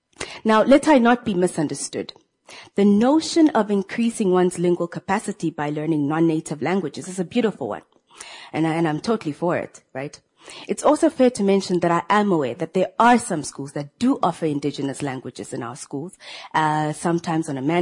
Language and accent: English; Namibia; English is a second language; here I am, a young Namibian lady born and bred in Namibia and having schooled here as well